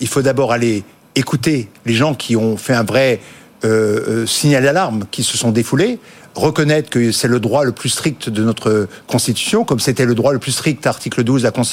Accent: Grand Est, France; born there; chez moi en Anjou, dans le Courrier de l'Est, ou là où je suis né, en Alsace

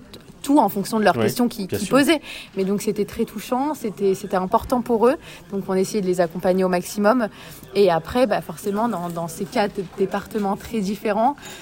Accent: France; on est heureux, on a la santé, on est français

